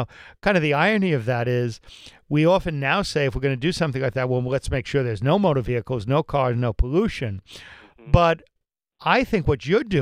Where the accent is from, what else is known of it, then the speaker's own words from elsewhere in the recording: Bronx, New York, United States; born there; So, I mean, I was born in the Bronx, so for the sake of our listeners throughout the country, it's really the Bronx stream.